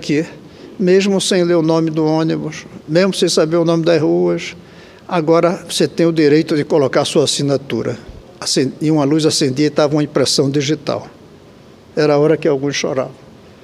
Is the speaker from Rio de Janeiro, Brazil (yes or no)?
no; Recife, Pernambuco, Brazil; Eu tinha que vir aqui como recifense daquela geração.